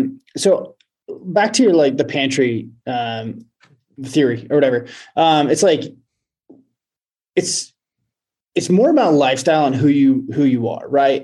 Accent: Oregon, United States; now in Montana, United States; I live in Montana. I grew up in Oregon, actually, and I hunted kind of all over the west.

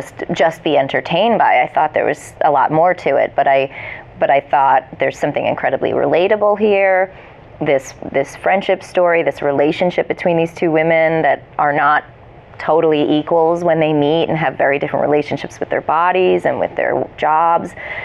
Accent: New Jersey, United States; I grew up in New Jersey.

